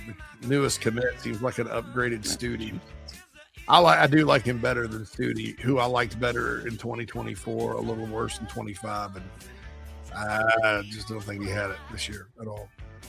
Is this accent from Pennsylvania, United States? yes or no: no; Spartanburg, South Carolina, United States; he's driving in my hometown of Spartanburg, by the way, Sparkle City.